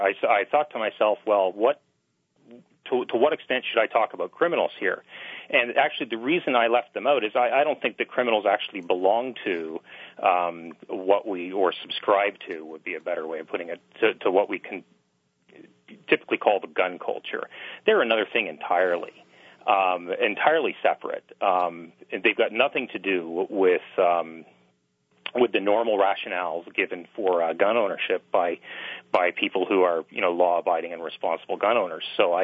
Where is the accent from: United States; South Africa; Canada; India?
Canada; speaking from my perspective as a Canadian